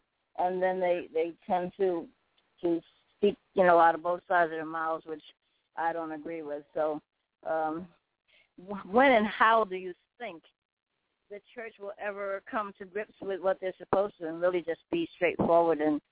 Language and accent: English; New York City, New York, United States; I was raised in the Bronx in New York, and I was kind of out there.